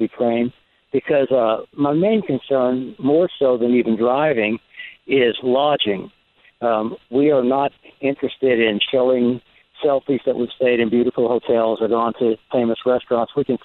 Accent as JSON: {"language": "English", "town": "New Orleans", "region": "Louisiana", "country": "United States", "tie": "born or raised there", "said": "Well, Clark, I grew up driving in New Orleans traffic, so I think I might be able to handle it."}